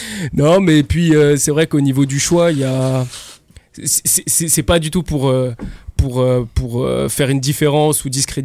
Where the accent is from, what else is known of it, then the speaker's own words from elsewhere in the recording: Mulhouse, Grand Est, France; Je suis originaire de Mulhouse, hein, comme